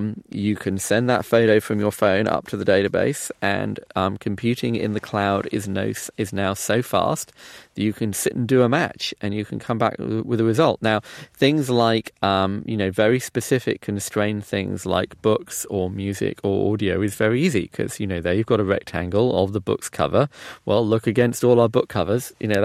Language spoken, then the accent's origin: English; London, United Kingdom; growing up in London